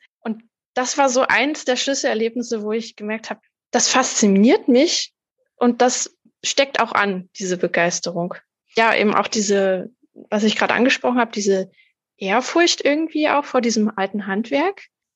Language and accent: German; Halle, Saxony-Anhalt, Germany; Und da war jemand vom Stadtforum Gotha, der eben gefragt hat, wo ich herkomme. Als ich gesagt habe, aus Halle